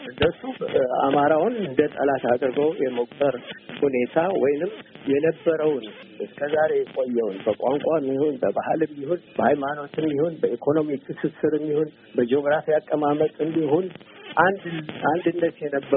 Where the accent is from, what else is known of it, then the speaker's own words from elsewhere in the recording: Gondar, Amhara, Ethiopia; እኔ ለምሳሌ ጎንደር ተወልጄ አድጌ